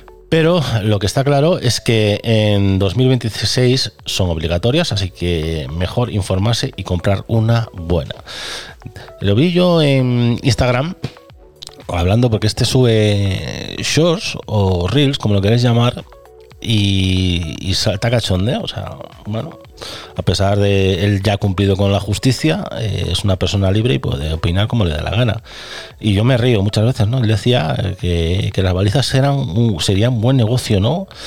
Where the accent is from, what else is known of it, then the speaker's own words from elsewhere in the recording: Galicia, Spain; Y aquí aparece Oubiña, el ex narco gallego, paisano mío, de al lado de mi pueblo, aún por encima.